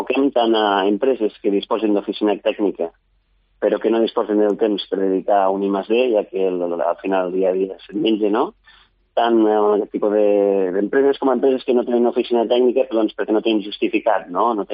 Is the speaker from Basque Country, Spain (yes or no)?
no; Lleida, Catalonia, Spain; Jo soc de Lleida.